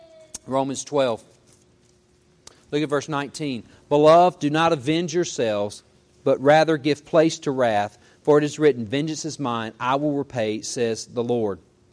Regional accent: Mississippi, United States; Not very smart, but you know what I know. I was from Mississippi. I'd never really seen this.

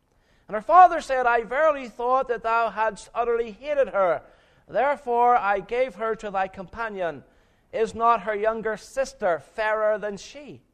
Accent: Northern Ireland, United Kingdom; Growing up in Northern Ireland throughout the Troubles

